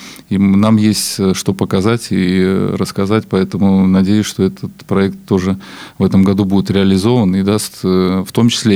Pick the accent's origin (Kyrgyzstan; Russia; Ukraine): Russia; Velikiye Luki, Pskov Oblast; о Великих Луках, о моем родном городе.